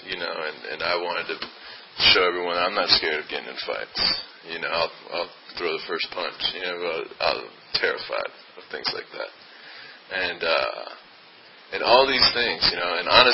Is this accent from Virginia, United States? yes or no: yes; Annandale, Virginia, United States; And for me growing up, I grew up in Virginia, not this far out. I grew up in Annandale.